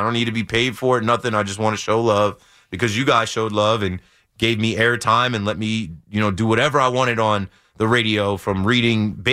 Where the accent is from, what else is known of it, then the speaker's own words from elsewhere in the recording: New Jersey, United States; I didn't even walk. I'm from Monmouth County.